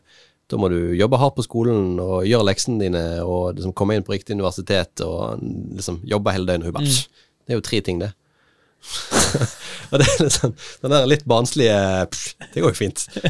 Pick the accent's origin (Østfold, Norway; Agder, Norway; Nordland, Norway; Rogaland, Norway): Rogaland, Norway; Karmøy; Da snakker vi min fagre øy, Karmøy, der jeg kommer fra